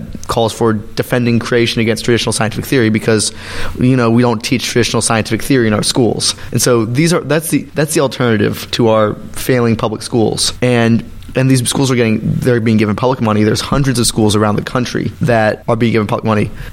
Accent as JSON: {"language": "English", "town": "Baton Rouge", "region": "Louisiana", "country": "United States", "tie": "born or raised there", "said": "for me, I grew up in Baton Rouge, mm-hmm. and I went to a magnet school that was fairly accepting"}